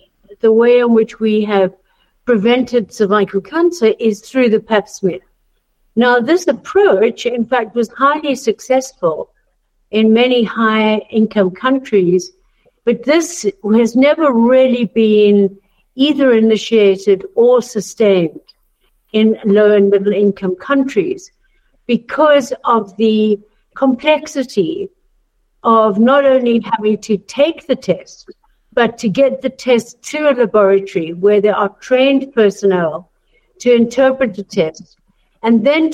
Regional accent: South Africa; I'm a gynecological oncologist, and I'm from South Africa, born and bred

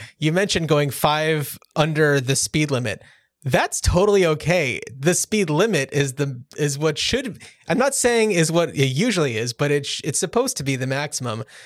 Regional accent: New Jersey, United States; Well, the Pacific Northwest is a little bit more geographically diverse in that way than where we grew up on the East Coast.

